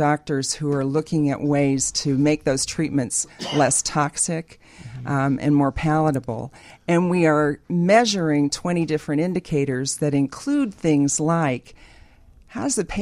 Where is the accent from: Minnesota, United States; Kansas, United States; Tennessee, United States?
Kansas, United States; Well, I'm originally from Kansas, so I am Dorothy.